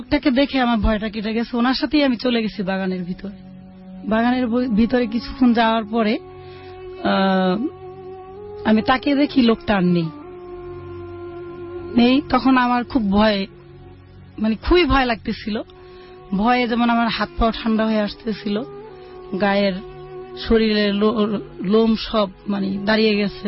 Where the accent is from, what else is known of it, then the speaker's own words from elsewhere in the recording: Dhaka, Dhaka Division, Bangladesh; আমার বাবা দেশের বাইরে থাকতো, তা আমরা ঢাকায় বড় হয়েছি।